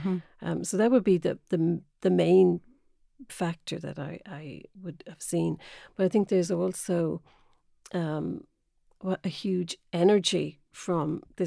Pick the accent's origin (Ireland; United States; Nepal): Ireland; Roscommon, Connacht; so I'm originally from Roscommon, so left there quite a while ago.